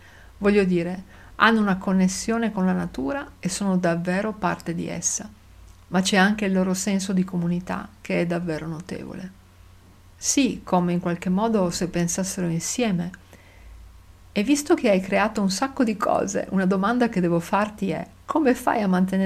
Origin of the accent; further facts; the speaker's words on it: Madagascar; Questo ha molto a che fare con il fatto che sono cresciuto in Madagascar.